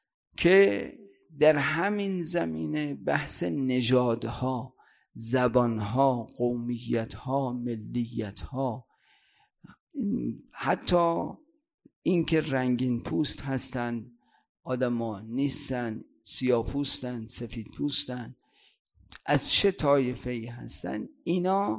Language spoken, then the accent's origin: Persian; Iran; ما تو این سرزمین زاده و بزرگ شدیم و او توی جای دیگه